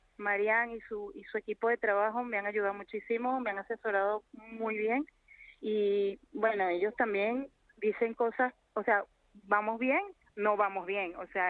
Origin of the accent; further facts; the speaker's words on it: Venezuela; Yo soy venezolana